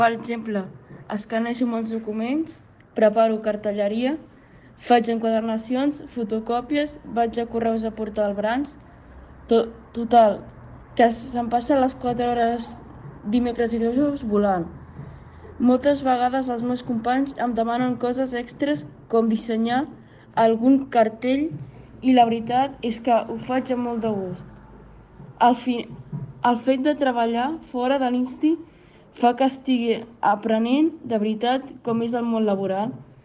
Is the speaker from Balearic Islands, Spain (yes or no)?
no; Sant Llorenç Savall, Catalonia, Spain; soc major d'edat. Estic fent segon d'arts gràfiques a Xalers i les pràctiques les faig a l'Ajuntament del meu poble, Sant Llorenç Savall.